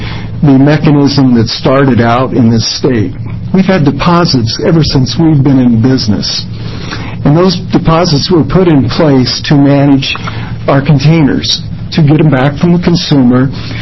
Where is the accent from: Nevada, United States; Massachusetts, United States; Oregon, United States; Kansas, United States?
Oregon, United States; Corvallis; I'm from Corvallis, and we have bottling businesses in Medford, Corvallis, and Tillamook, Oregon